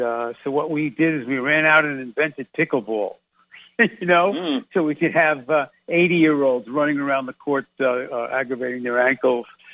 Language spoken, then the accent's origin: English; Massapequa, New York, United States; accent: New York; I'm Massapequa.